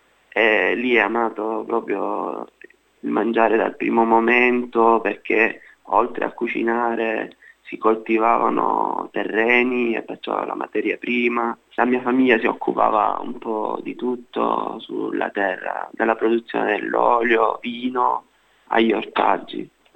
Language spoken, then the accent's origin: Italian; Lipari, Sicily, Italy; moved away as an adult; now in Australia; Sono siciliano, di origine esattamente le isole Eolie, l'isola di Lipari.